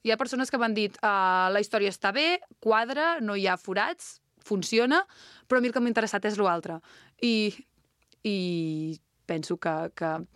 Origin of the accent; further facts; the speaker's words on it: Sant Llorenç del Penedès, Catalonia, Spain; un dels agraïments és el meu poble Llorenç del Penedès, perquè som així també, ja ho sabem.